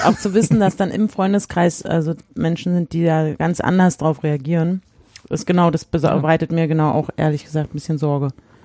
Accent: Berlin, Germany; So als Berlinerin.

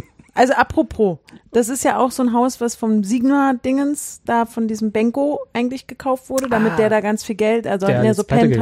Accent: Berlin, Germany; aber wir als Berliner, wir können ja uns diese mal angucken

